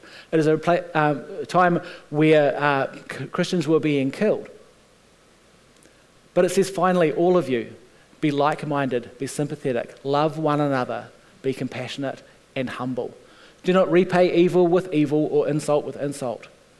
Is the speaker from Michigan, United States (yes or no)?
no; Las Vegas, Nevada, United States; God is at work in Vegas, but it's still Vegas. And we are still from Vegas. And we have absorbed the culture.